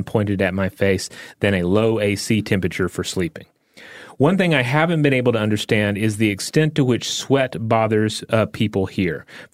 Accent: India; also born or lived in Kerala; now in Austin, United States; I grew up in India, spending a lot of summers in Kerala, which is a hot and humid state, and have been living in Austin, Texas for the last 4 years.

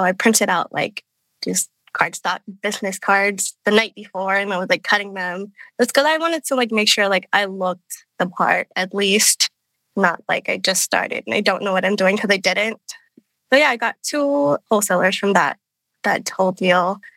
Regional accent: Hawaii, United States; I went to Hawaii on vacation because I'm from Hawaii. So I just went back home.

